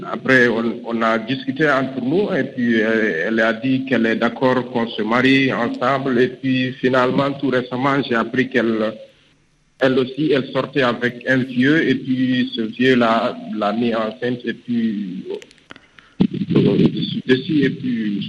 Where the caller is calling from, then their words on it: Dakar, Senegal; je suis de Dakar maintenant.